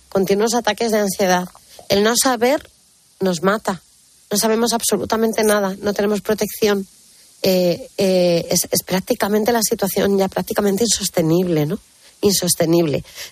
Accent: Spain; Como española

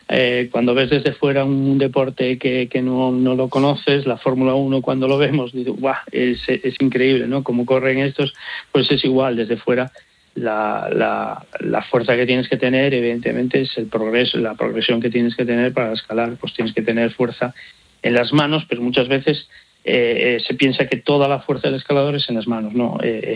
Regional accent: Galicia, Spain; yo que me inicié, soy gallego, y me inicié en el dique de abrigo, en una muralla del puerto de La Coruña

